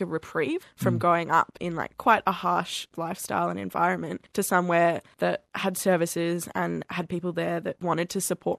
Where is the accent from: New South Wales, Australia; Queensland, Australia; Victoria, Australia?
New South Wales, Australia; Murwillumbah; I grew up in Mawoolumbah. Its population is probably around 5,000 to 6,000 people, and that's including the surrounding villages.